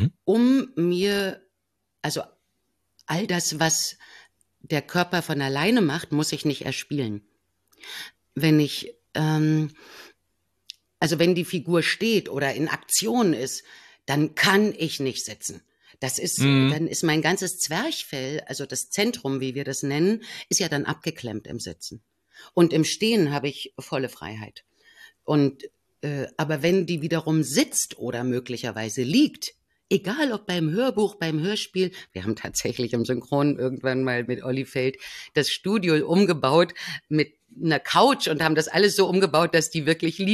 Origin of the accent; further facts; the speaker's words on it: East Germany, Germany; Ich komme ja aus dem Osten